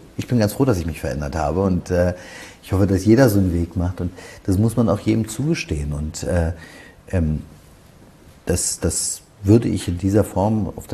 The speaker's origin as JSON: {"language": "German", "region": "Berlin", "country": "Germany", "tie": "born or raised there", "said": "Ich war wirklich gerne im Deutschen Bundestag, aber ich wollte für meine Heimatstadt Berlin Politik machen."}